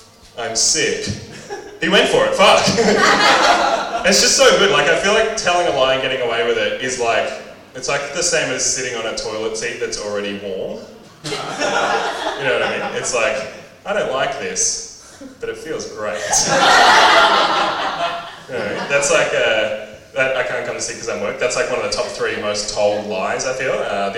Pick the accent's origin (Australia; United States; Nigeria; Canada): Australia; part of being Australian is like, yeah, I just lie to the place that pays me. Australia.